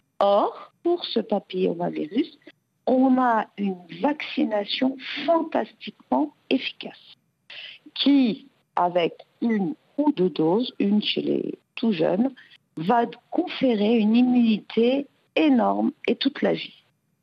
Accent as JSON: {"language": "French", "country": "France", "said": "il faut que ce soit généralisé, comme chez nous en France."}